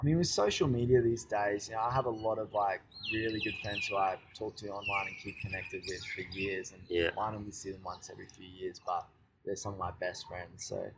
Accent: Perth, Western Australia, Australia; my hometown's Perth, and I work with a guy from Perth

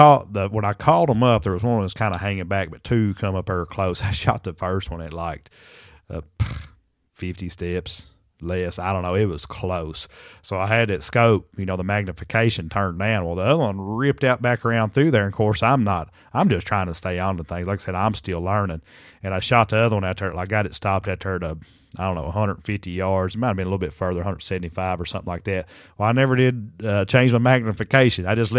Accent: Kentucky, United States; I've done some stuff here in Kentucky in my home state. First time ever night hunting my home state.

